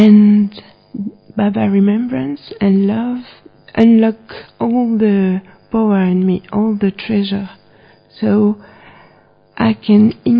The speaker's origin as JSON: {"language": "English", "town": "Paris", "region": "Île-de-France", "country": "France", "said": "I come from Paris."}